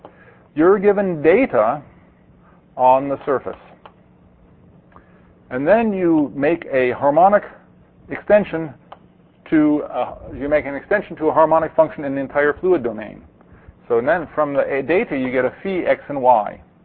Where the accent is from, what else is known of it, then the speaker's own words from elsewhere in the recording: California, United States; Of course, I'm from California.